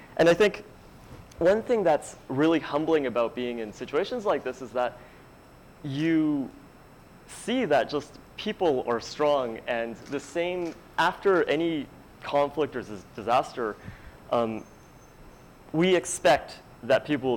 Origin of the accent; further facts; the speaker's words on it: Canada; I am from Canada, I'm going to this foreign country.